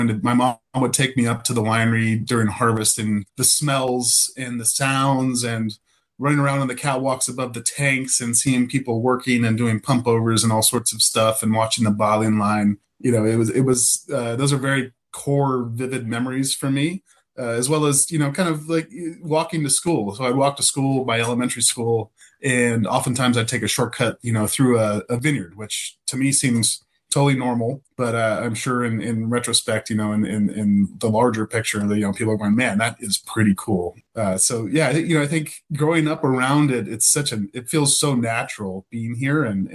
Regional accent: St. Helena, California, United States; You know, I grew up in St. Helena, which is about 6 or 7 miles north of BD, where I'm sitting right now.

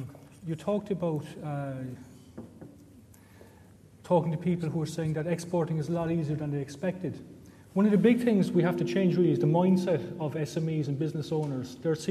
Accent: Cork, Munster, Ireland; I will try and speak very slowly because I'm from Cork

